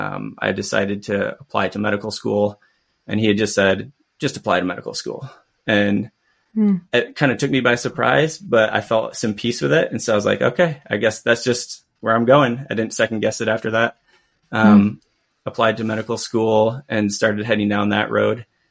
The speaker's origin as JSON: {"language": "English", "town": "Fowler", "region": "Michigan", "country": "United States", "tie": "born or raised there", "said": "So I grew up in Fowler, which is a small rural town in Michigan, predominantly Catholic community, about 900 people, agriculturally based, a lot of farmers."}